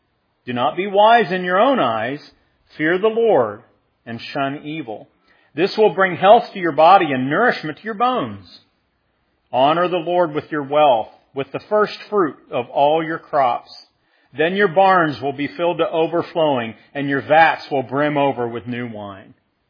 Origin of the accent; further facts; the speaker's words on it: East Liverpool, Ohio, United States; I was back in my hometown, East Liverpool, Ohio. And, you know, I lived there the first 18 years of my life.